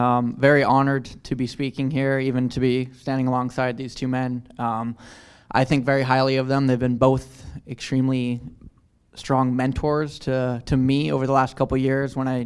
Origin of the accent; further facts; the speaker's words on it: Nanaimo, British Columbia, Canada; I'm born and raised in Nanaimo, you know, first kindergarten class at Cinnabar, went to Barsby, went through the Southside program, played baseball for the Mid-Island Pirates before going to play JUCO baseball down in the States.